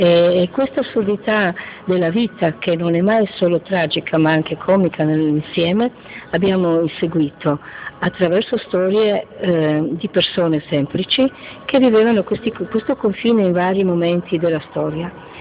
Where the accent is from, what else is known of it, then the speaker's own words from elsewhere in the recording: Plave, Slovenia; io conoscevo il mio pezzo di Plave, Plave è il mio paese nativo